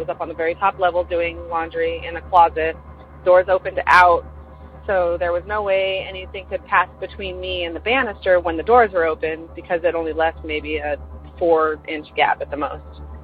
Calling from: Austin, Texas, United States; I am calling from Austin area in Texas.

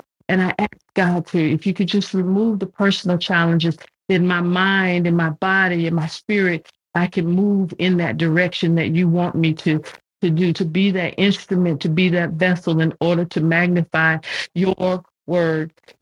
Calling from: Roswell, Georgia, United States; I'm calling in from Roswell, Georgia, northern suburbs of Atlanta.

